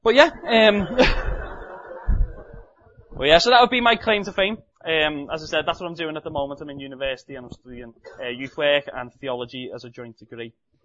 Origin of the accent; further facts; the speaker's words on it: Liverpool, North West England, United Kingdom; I come from Walton, which is an area inside of Liverpool. It's a pretty small area, but it's probably big in comparison to certain areas over there.